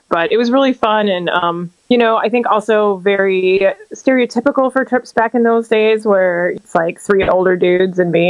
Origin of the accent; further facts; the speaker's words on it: Michigan, United States; I grew up in Michigan, and so I knew about caves, but I had never really been to a cave before.